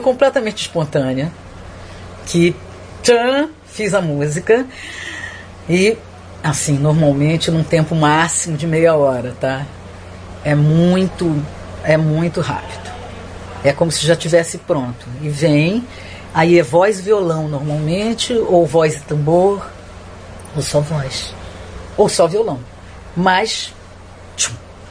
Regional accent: Brazil; Caso quando a gente vai fazer um trabalho da gente no exterior, fica muito flagrante o quanto a gente é brasileiro.

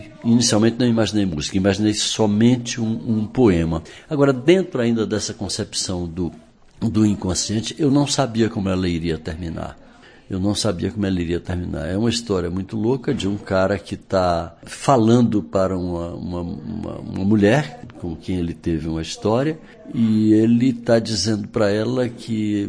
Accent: Teresina, Piauí, Brazil; Eu cresci com Torquato em Teresina

